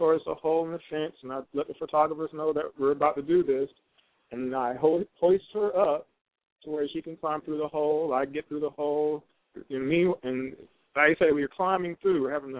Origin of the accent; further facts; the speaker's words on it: Atlanta, Georgia, United States; I'm from Atlanta. Everybody knows this. Most people do.